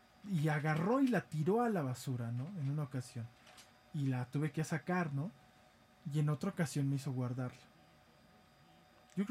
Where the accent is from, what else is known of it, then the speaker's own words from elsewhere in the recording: Mexico; Pero pues yo soy mexicano y les digo